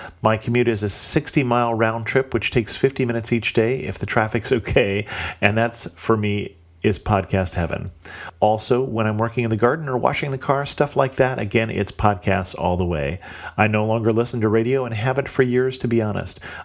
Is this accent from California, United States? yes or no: no; North Carolina, United States; I grew up in Western North Carolina.